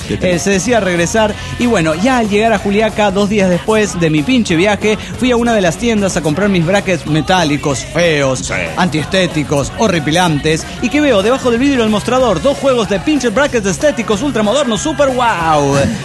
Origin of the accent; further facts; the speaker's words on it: Barranqueras, Chaco, Argentina; de Barranqueras, Argentina.